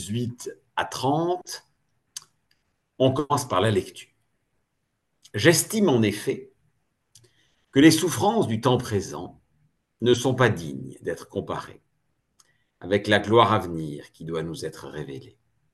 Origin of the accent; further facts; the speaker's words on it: France; now in Germany; je suis français en Allemagne